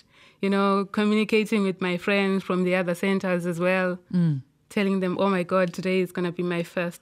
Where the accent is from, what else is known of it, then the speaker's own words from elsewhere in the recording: Zimbabwe; moved away as an adult; I'm from Zimbabwe.